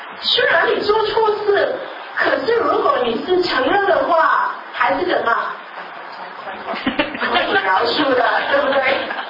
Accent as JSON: {"language": "Chinese", "country": "China", "said": "这个不是好像我们中国人想的"}